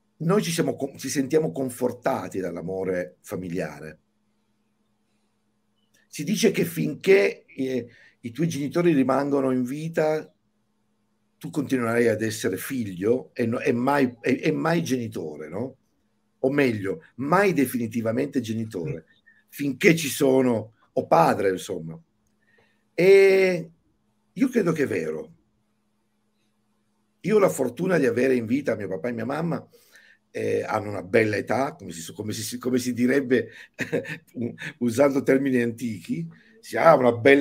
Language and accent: Italian; Sicily, Italy; perché noi siamo siciliani, noi siamo un'isola, noi accogliamo